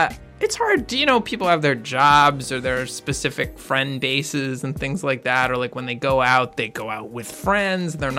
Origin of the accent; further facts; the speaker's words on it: Baltimore, Maryland, United States; I'm from Baltimore. I'm a musician and a playwright